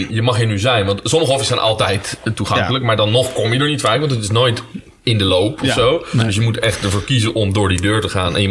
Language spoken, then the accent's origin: Dutch; Leiden, South Holland, Netherlands; Wij komen allebei uit Leiden. We zijn hier geboren. We hebben hier op school gezeten.